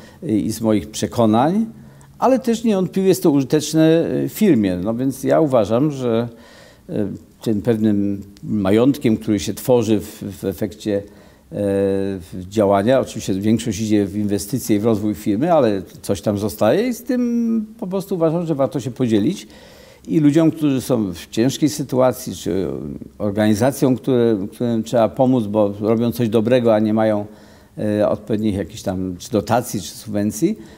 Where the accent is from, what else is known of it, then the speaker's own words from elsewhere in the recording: Poznań, Greater Poland Voivodeship, Poland; Znaczy ja w ogóle jestem takim poznaniakiem z dziada pradziada